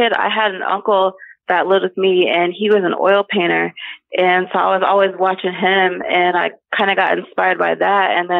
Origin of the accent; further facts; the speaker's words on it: Ohio, United States; Yes, I was. Yep. Lived here my entire life.